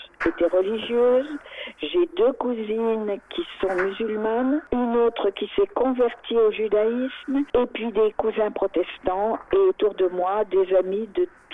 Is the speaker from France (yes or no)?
yes; France; ma citoyenneté en tant que Française dans un pays laïque